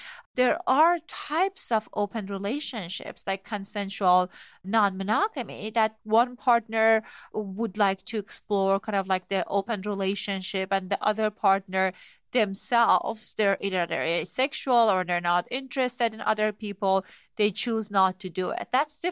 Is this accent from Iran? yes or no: yes; Iran; I grew up in Iran.